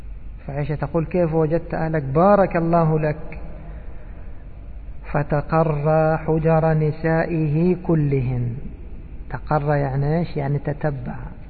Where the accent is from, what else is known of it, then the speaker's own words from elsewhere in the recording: Egypt; نحن عندنا في بلادنا مصر نفعل هكذا لكثرة الناس